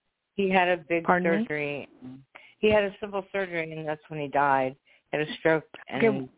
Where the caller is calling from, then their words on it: Fort Walton Beach, Florida, United States; Fort Walton Beach, Florida.